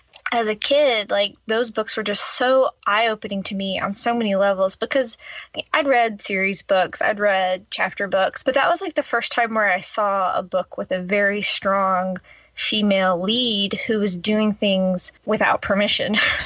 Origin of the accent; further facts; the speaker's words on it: the South, United States; And I grew up in the South, like what's going on here?